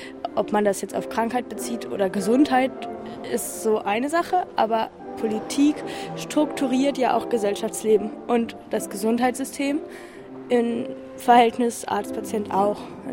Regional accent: Heidelberg, Baden-Württemberg, Germany; Heidelberg.

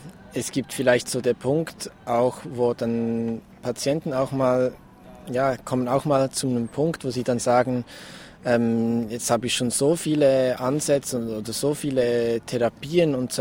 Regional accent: Switzerland; also ich bin aus der Schweiz, bei uns wurde überhaupt keine Werbung gemacht

